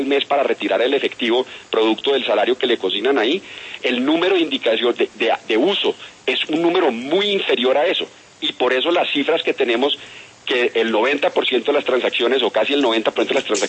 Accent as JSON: {"language": "Spanish", "country": "Colombia", "said": "No solamente aquí en Colombia, sino que también exportamos gota a gota nosotros, los colombianos"}